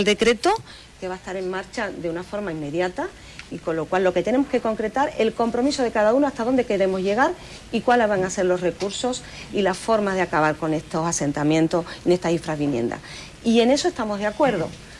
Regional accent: Huelva, Andalusia, Spain; yo que soy de Huelva y llevo viviendo esto tantísimas décadas

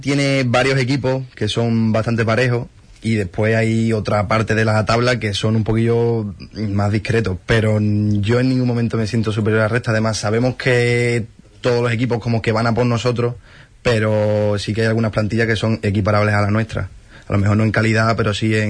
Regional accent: Ayamonte, Andalusia, Spain; Bueno, yo soy de Ayamonte

